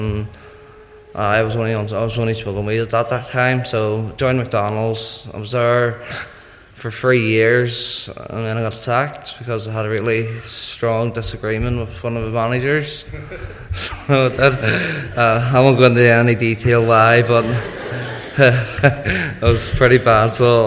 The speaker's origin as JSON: {"language": "English", "town": "Monkstown", "region": "Northern Ireland", "country": "United Kingdom", "tie": "born or raised there", "said": "So I was brought up in Monkstown, living with my nanny and my granda. That's where my mum lived, so that's where I was brought up. I was brought up there till about four"}